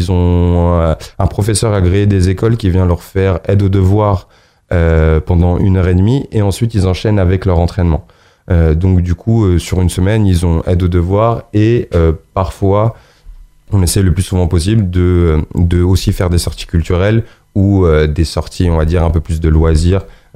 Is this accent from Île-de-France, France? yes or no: yes; Magnanville, Île-de-France, France; Moi, je suis de Magnanville